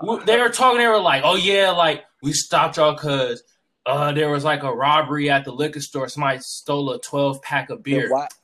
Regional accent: Oakland, California, United States; also born or lived in San Diego; So, like, I'm originally from Oakland.

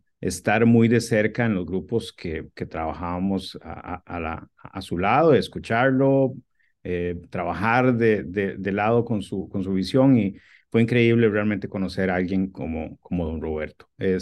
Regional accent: Costa Rica; now in United States; Yo soy costarricense y yo nací con aguacates en mi país y conozco perfectamente el mundo de aguacates desde pequeño

